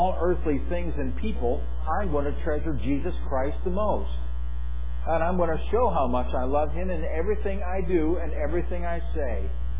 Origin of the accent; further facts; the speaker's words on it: Painted Post, New York, United States; I remember those words when I visited my hometown of Painted Post, New York, in my late 20s.